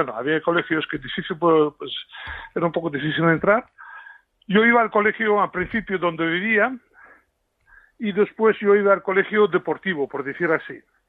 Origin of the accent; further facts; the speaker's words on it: Moscow, Russia; Bueno, yo nací y crecí en Moscú.